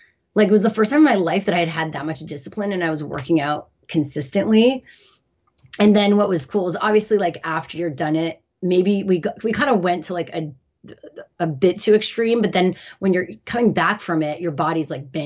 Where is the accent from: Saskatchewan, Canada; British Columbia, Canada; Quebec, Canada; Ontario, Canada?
Quebec, Canada; Montreal; English is a second language; Yeah, I'm Canadian.